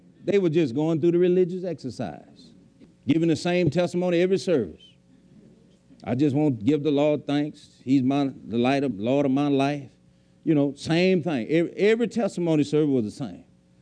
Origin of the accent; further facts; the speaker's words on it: Louisiana, United States; I'm from Louisiana. I'm here for the summer.